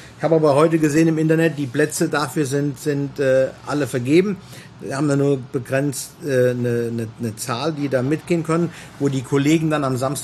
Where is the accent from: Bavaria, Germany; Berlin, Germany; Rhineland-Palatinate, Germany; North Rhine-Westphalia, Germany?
Rhineland-Palatinate, Germany; Neuwied; Ich bin hier in Neuwied aufgewachsen, ich bin hier in Neuwied, also sprich in Engers geboren. Ich bin in Neuwieder jung und ich werde, glaube ich, mein ganzes Leben lang hier bleiben. Neuwied ist meine Heimat